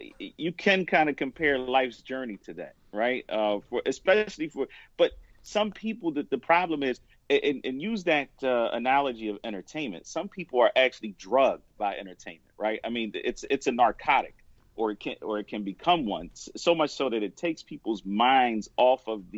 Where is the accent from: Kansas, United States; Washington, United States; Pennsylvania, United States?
Pennsylvania, United States; Philadelphia; But literally, I was raised in West Philadelphia.